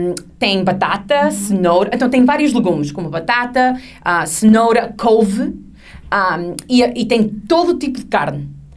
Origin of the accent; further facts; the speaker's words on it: Portugal; Nós adoramos o bacalhau em Portugal, obviamente. Na minha aldeia, infelizmente... quando era criança era muito caro comprar bacalhau